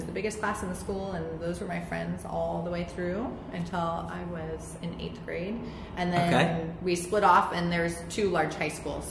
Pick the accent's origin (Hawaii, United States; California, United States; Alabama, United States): California, United States; I'm the oldest of four children, and we all were born and raised in California, but now half of us are living in Asia, and the other are living in America